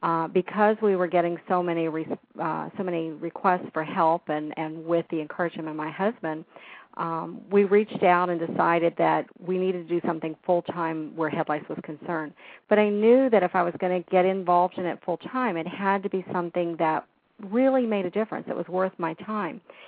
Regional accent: Illinois, United States; born there; I was actually born just outside of Chicago.

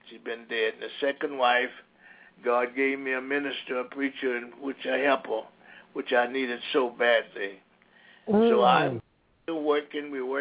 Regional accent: Montgomery, Alabama, United States; We had them in Montgomery, Alabama, my hometown

